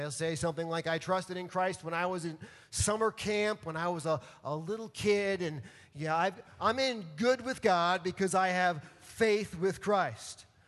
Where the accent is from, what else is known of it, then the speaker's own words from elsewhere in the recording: New York, United States; I'm a New Yorker